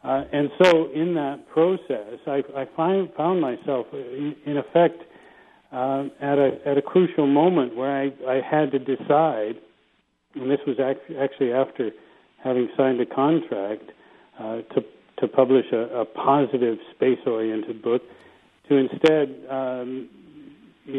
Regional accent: San Diego, California, United States; I was born in 1955. I grew up in San Diego.

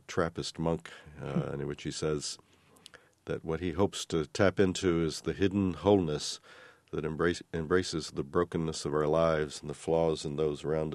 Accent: Texas, United States; accent: Texan; I had a professor of speech communication find out that I was from Texas, and she asked why I got rid of my accent

